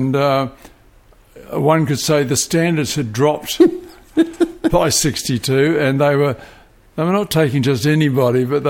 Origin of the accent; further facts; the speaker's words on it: Waikato, New Zealand; I'm a Waikato boy. I grew up on a 100-acre dairy farm, 22 miles out of Hamilton.